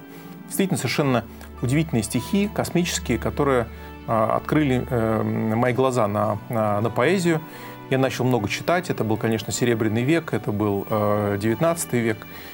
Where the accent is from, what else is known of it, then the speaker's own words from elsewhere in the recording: Moscow, Russia; мое детство прошло на Украине. И я родился и вырос в Москве.